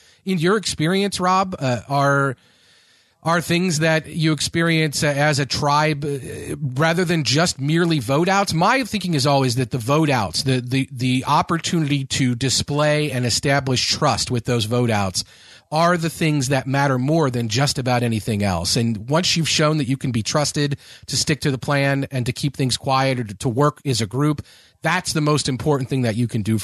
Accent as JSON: {"language": "English", "town": "Melbourne", "region": "Kentucky", "country": "United States", "tie": "born or raised there", "said": "I think that Kelly and I have this Melbourne mind meld going on because that is my hometown in Kentucky."}